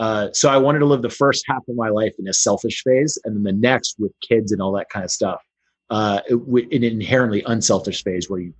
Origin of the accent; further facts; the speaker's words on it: Houston, Texas, United States; born there; I wasn't born there. I was born in Houston, but we went there all the time.